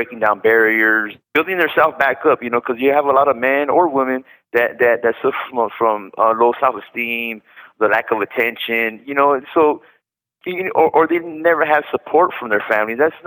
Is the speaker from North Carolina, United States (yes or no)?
no; El Monte, California, United States; I grew up in Los Angeles in a town called El Monte.